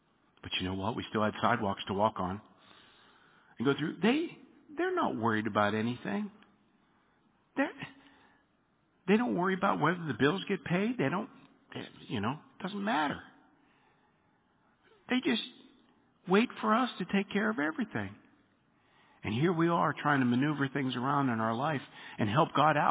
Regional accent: Pittsburgh, Pennsylvania, United States; I grew up in Pittsburgh in the 70s.

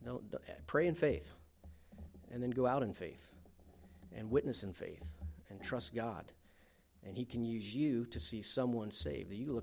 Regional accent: West Virginia, United States; Man, I grew up in West Virginia.

